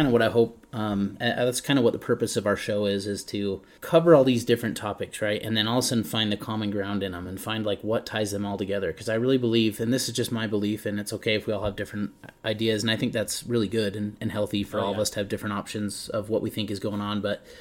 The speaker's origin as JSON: {"language": "English", "region": "Utah", "country": "United States", "said": "we're Utahns. We're from Utah."}